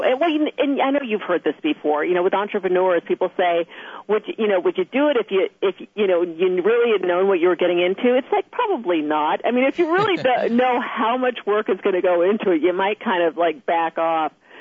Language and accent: English; Buffalo, New York, United States; And from Boston, I'm from Buffalo, so we're sort of the same northeastern area.